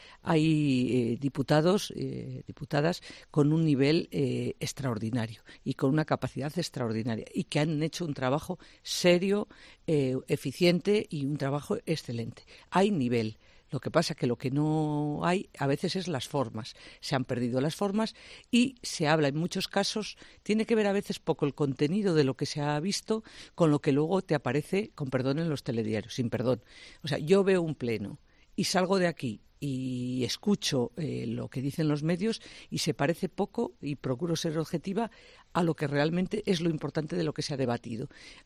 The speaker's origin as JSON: {"language": "Spanish", "country": "Spain", "said": "los españoles somos los que peor hablamos de nosotros mismos."}